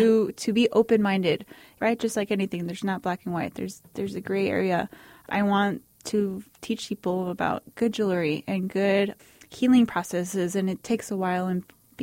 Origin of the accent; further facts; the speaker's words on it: El Paso, Texas, United States; I'm not from El Paso, but I am born and raised from here. When I was younger, everyone was like, well, I'm leaving El Paso.